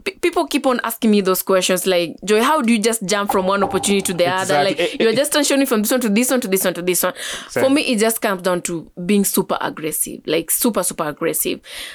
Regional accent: Northern Region, Uganda; I come from Northern, definitely.

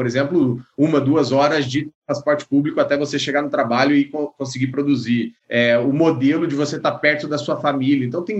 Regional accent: Campo Grande, Mato Grosso do Sul, Brazil; Campo Grande, Mato Grosso do Sul, a minha terra natal, foi colonizada pelos gaúchos. Então, a gente aprendeu tudo que a gente sabe com os gaúchos. Só que aqui é fronteira com o Paraguai.

